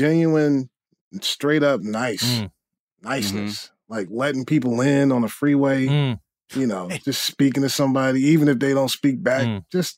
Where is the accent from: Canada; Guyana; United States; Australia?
United States; Newport News, Virginia; I grew up in Virginia.